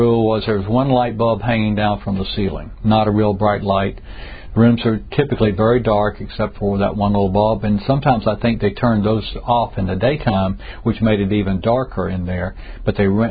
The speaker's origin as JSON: {"language": "English", "town": "Commerce", "region": "Georgia", "country": "United States", "tie": "born or raised there", "said": "Georgia. I grew up on a farm outside of Athens, Georgia, in near a little town called Commerce, where I went to school."}